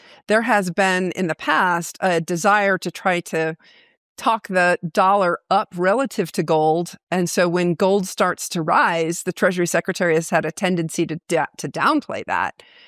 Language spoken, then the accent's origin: English; Wyoming, United States; Born and raised in Wyoming, worked on Wall Street for almost 30 years.